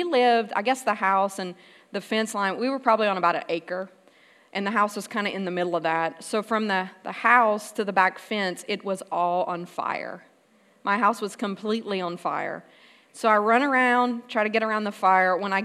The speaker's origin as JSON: {"language": "English", "region": "Louisiana", "country": "United States", "tie": "born or raised there", "said": "I was born in South Louisiana in Cajun country, and my dad left when I was two, so I lived with my mom and my two older brothers."}